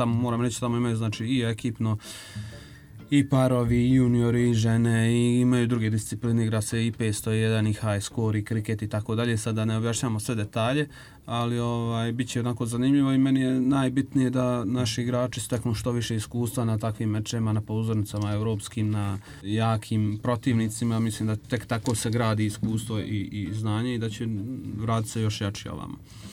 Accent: Brčko, Brčko District, Bosnia & Herzegovina; mi iz Brčkog smo povukli najviše što se tiče same organizacije, promocije, marketinga, saradnje, komunikacije i sve ostalo

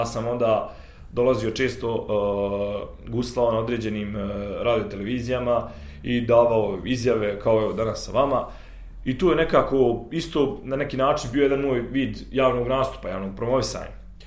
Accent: Ilijaš, Federation of Bosnia and Herzegovina, Bosnia & Herzegovina; moj rodni kraj Sarajevo, znači područje Sarajevsko polje planina, sad Ilijaš, Podlugovi, tačno mjesto odakle ja dolazim, Ilijaš, grad u kojem sam rođen.

